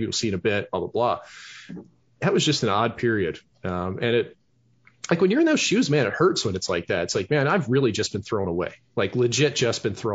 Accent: St. Louis, Missouri, United States; We're from St. Louis. We're not going to spend 10 grand in 1990

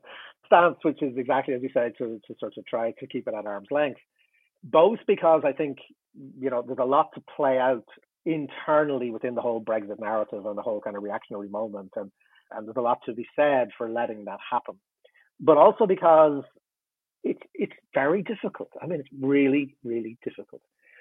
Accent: Ireland; like, I'm in Ireland, I'm Irish.

